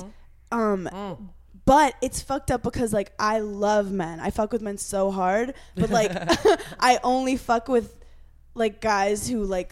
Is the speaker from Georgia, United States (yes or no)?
no; Brooklyn, New York, United States; Well, I grew up in Brooklyn, New York